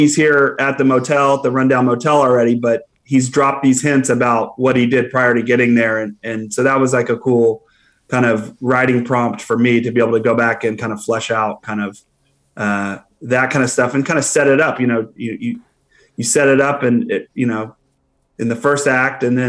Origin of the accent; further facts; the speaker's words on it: Austin, Texas, United States; I'm from Austin, grew up in Austin and moved to New York, went to film school at NYU. And then I was back in Austin.